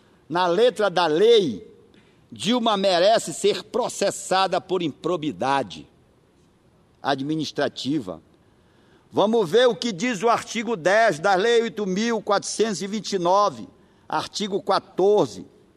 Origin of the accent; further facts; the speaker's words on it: Brazil; Eu sou brasileiro.